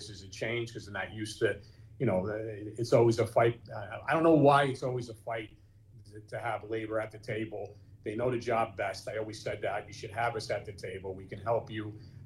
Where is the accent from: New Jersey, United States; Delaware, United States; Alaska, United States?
New Jersey, United States; Newark; born or raised there